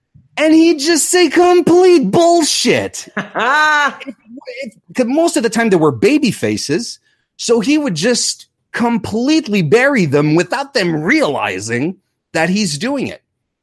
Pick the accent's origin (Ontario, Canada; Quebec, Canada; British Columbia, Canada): Quebec, Canada; Quebec City; I'm from Quebec City.